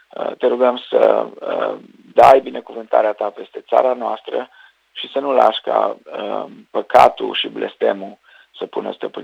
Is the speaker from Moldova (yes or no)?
no; Banat, Romania; Și acum îți spun eu ceva care n-am vrut să spun ca bănățean